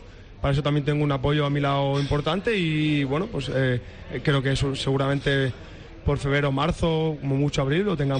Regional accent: Alicante, Valencian Community, Spain; Todos los que somos herculanos, alicantinos, que sentimos esto como parte nuestro

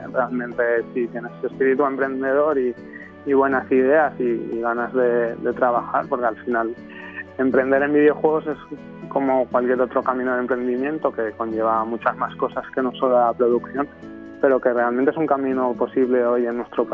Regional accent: Valencian Community, Spain; first language Valencian; Spanish is a second language; Y nos hacía especial ilusión poder contar este cuento en nuestra lengua materna, que es el valenciano.

